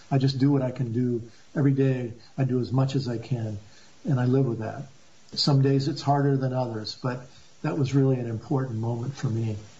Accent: Bath, Maine, United States; if we were to convert the shipyard in my hometown here in Bath, Maine, stop building destroyers with missile defense systems on it, and instead build rail systems, we would double the jobs at Bath Iron Works.

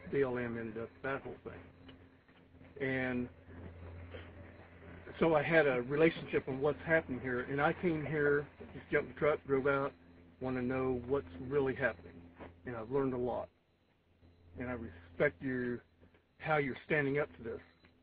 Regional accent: South Dakota, United States; born there; I was born in South Dakota, 32 section ranch, 4 days up there.

